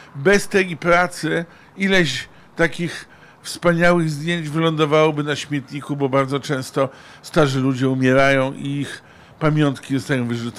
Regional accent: Gdańsk, Pomeranian Voivodeship, Poland; bo pochodzę z Gdańska

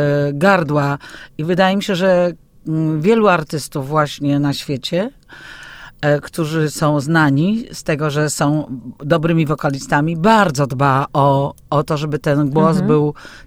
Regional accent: Puławy, Lublin Voivodeship, Poland; mieliśmy wracać do Puław, skąd pochodzę, bo tam akurat miałam swoje mieszkanie.

